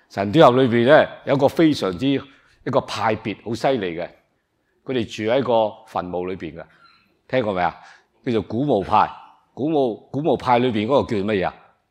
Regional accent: China; 我们中国人呢就说多一个就不多

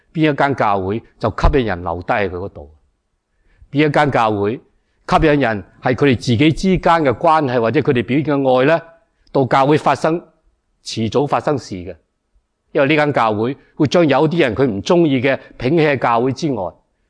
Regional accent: China; 我哋中国人对儿女比较会能够了解

